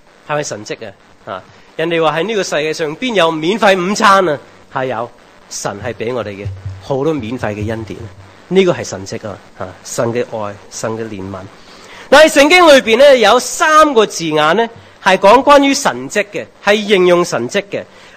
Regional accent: United States; 我系西人啊，我系美国人，但系我都传唔到英文字嘅啊！

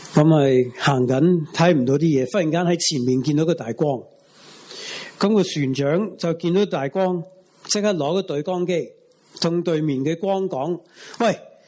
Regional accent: Oklahoma, United States; Cantonese is a second language; 我嘅家乡嘅俄克俄州落大雪啊，有连即系十几架车嘅连环车王啊。咁啊，我哋以前细嘅时候都系成日都系咁样

